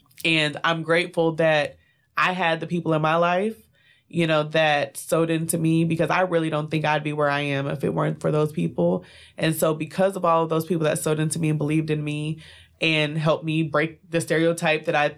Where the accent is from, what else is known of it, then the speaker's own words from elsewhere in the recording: Dallas, Texas, United States; So I'm from Dallas, Texas. I grew up with both of my parents.